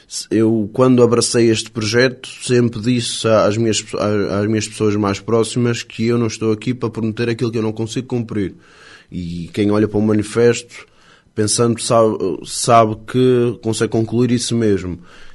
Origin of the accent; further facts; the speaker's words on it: Ribeira Seca, Portugal; A Ribeira Seca é um lugar onde cresci, onde aprendi o valor da comunidade, da entreajuda e do respeito pelos outros.